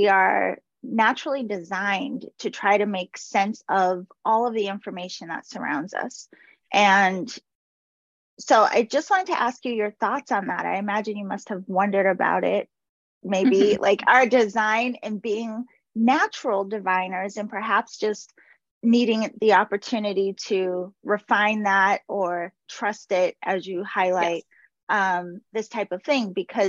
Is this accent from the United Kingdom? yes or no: no; Massachusetts, United States; I grew up in Massachusetts, and so like spent a lot of time going to the witch museum and the witch house